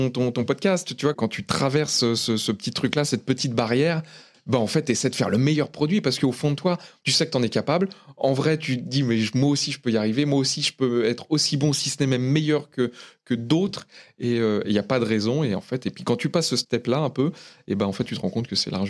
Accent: Roissy-en-Brie, Île-de-France, France; also born or lived in Nogent-sur-Marne; je suis né donc à Nogent-sur-Marne. J'ai grandi principalement à Roissy-en-Brie, en 77, à côté de Pont-au-Combo

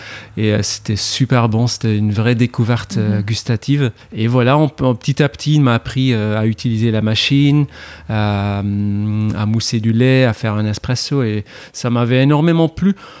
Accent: Ghent, Flanders, Belgium; now in Lille, France; je suis originaire de Gand, en Belgique. Ça fait plus de 10 ans maintenant que j'habite à Lille.

